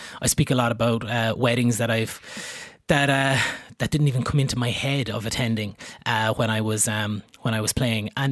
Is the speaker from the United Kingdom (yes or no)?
no; Kilkenny, Leinster, Ireland; growing up in Kilkenny in the 1990s, like, how lucky were we to be exposed to such brilliant players?